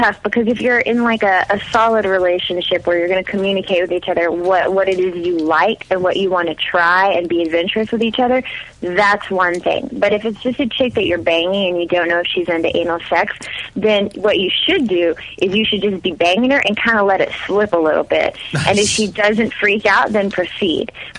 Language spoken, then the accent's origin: English; Texas, United States; now in Los Angeles, United States; When I came out here to LA, I'm actually from Texas.